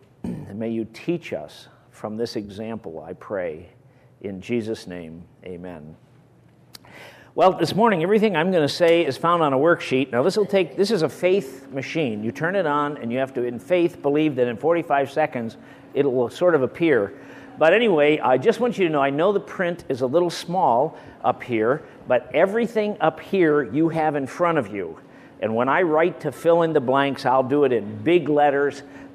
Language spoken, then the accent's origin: English; Midwest, United States; And all I want to say is welcome to the Midwest. I grew up in the Midwest, and this is like it is all the time there.